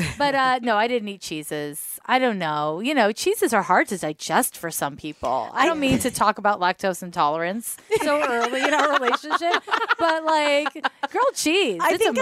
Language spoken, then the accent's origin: English; Montreal, Quebec, Canada; I grew up in Montreal and there's hockey, know? But like in my home, there were no sports.